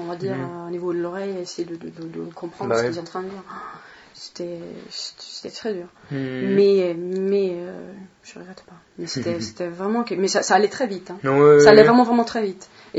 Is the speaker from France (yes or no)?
no; Borlänge, Dalarna County, Sweden; moved away; Je suis née dans un petit village qui s'appelle Borlänge, qui est à peu près à 200 km de Stockholm. Et j'ai ma famille qui vient de Stockholm. Voilà. Après avoir habité là-bas, je suis partie, vers 14 ans, je suis partie sur la côte ouest, à Halmstad